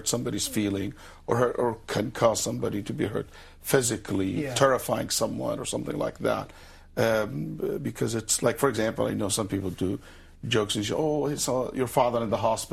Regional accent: Saudi Arabia; English is a second language; moved away as an adult; also born or lived in Egypt; now in Houston, United States; And I moved to the United States in 1997, by the end of 1997. I was born in Egypt, raised in Saudi Arabia, finished all my studies, Islamic studies, all the way to master's degree in Saudi Arabia.

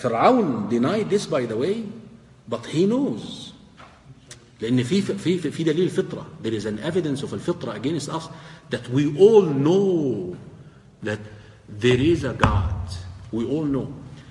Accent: Egypt; I'm originally from Egypt, if you may not know. I used to live in the countryside

